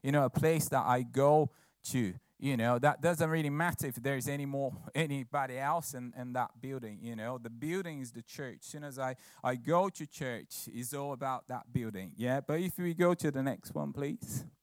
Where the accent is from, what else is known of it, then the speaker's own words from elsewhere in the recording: Brazil; I remember as a kid, kind of growing up in Brazil